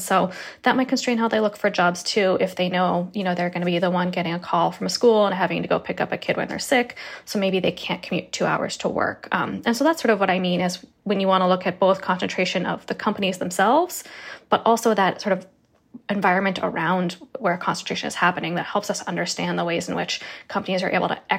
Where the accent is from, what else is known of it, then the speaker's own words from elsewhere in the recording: Massachusetts, United States; For example, I'm from Eastern Massachusetts